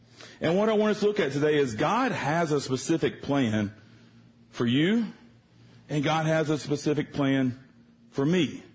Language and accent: English; Georgia, United States; I live in the state of Texas. I am not a Texan. I am not arrogant, and I don't believe Texas is the savior of the world, okay? Just going to let you know that really fast, all right? Actually grew up in the state of Georgia